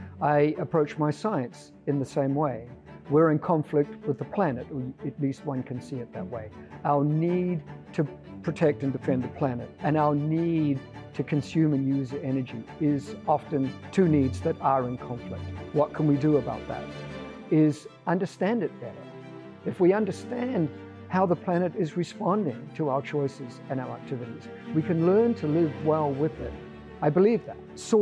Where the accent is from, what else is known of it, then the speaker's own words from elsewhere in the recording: Te Awamutu, Waikato, New Zealand; now in San Diego, United States; I was born in Te Awa Mutu, which is quite close to Hamilton, south of Auckland, on the North Island of New Zealand. I was always drawn to the ocean as a child. We lived about 10 miles from the west coast of New Zealand on the North Island.